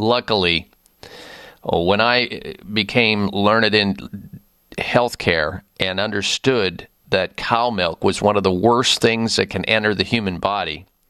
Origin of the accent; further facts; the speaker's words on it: Midwest, United States; because growing up in the Midwest, I mean, it's just a staple.